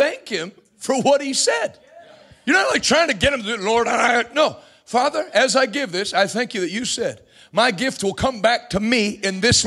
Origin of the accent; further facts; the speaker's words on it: Bridgeville, Pennsylvania, United States; You know, I grew up in Bridgeville.